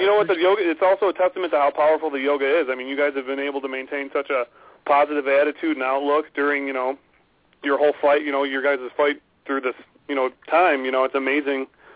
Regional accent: Chicago, Illinois, United States; I'm from Chicago, and kind of take it from there.

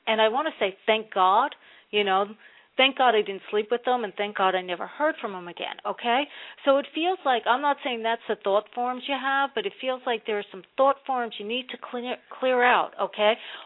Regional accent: New Jersey, United States; because I grew up in Jersey around a lot, I'm not Italian, but I grew up around a lot of Italians in a big family of seven kids that I hung out with when I was growing up.

